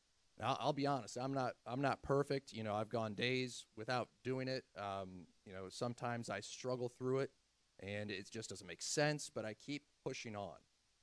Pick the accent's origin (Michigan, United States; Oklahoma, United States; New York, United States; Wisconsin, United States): Michigan, United States; I'm originally from Michigan.